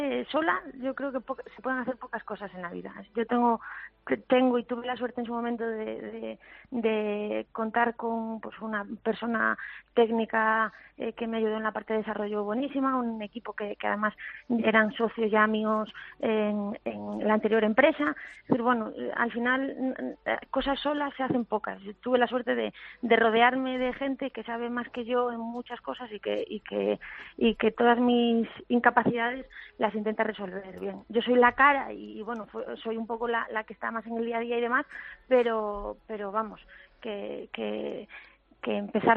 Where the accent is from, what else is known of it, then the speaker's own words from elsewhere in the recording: Galicia, Spain; now in Barcelona, Spain; soy gallega, aunque mi nombre confunda entre que todo el mundo se imagina que voy a tener un acento canario y muy suave y al final no